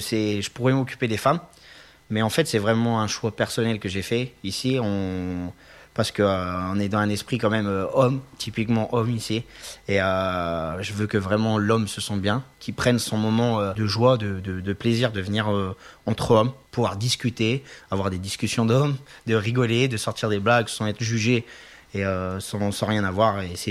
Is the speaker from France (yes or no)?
yes; Saint-Sauveur, France; Et en fait moi je suis originaire du coin, je suis originaire de Saint-Sauveur.